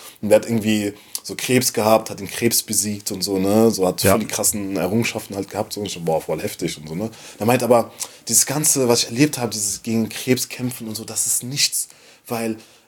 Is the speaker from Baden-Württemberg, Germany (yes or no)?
yes; Waiblingen, Baden-Württemberg, Germany; born there; Ich bin in Weiblingen geboren, also hier von Stuttgart eigentlich. Meine Mom ist aus Iran und mein Vater ist aus Kongo. Quasi Schwarzer und Kanake in einem.